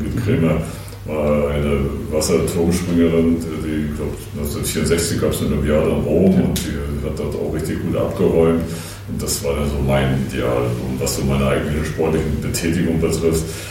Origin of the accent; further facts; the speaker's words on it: Mecklenburg-Vorpommern, Germany; Dann komme ich aus Mecklenburg-Vorpommern, wasserreiche Gegend. Ich komme zwar aus der Krisengegend, da gibt es wieder nicht so viel Wasser